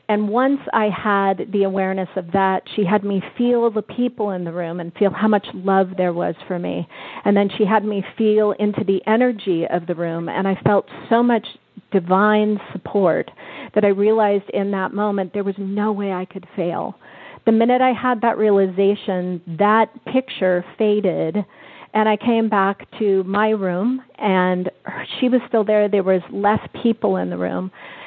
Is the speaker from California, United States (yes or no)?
yes; California, United States; I was in a fashion show and in San Francisco, because I'm from the Bay Area, so yay, Bay Area.